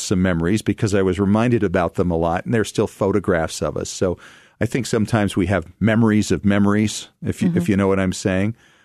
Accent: East Coast, United States; born there; I've also learned to appreciate history and how my people kind of fit into that, because I was born in the East.

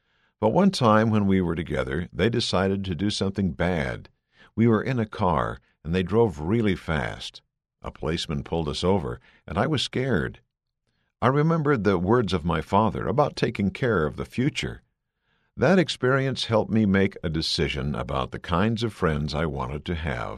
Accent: Mexico; Growing up in Mexico, I had the blessing of belonging to a wonderful Latter-day Saint family.

